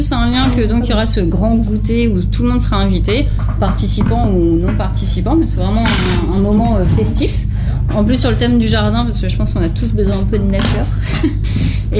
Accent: Rouen, Normandy, France; now in Le Havre, France; Quand on vient d'une autre ville, j'avoue, quand je suis venue de Rouen, j'étais curieuse.

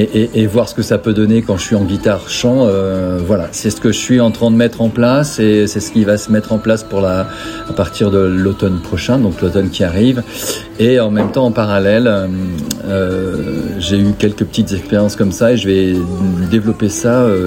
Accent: Lisbon, Portugal; French is a second language; now in Le Havre, France; Je suis havrais de cœur maintenant, de plus en plus. Moi au départ je suis portugais, donc j'arrive de Lisbonne et petit à petit je monte vers le nord.

